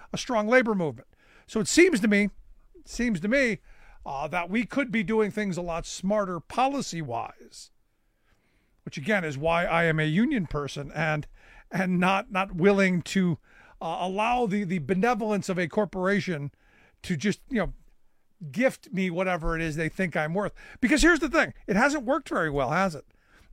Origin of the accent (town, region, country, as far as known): Cleveland, Ohio, United States; born or raised there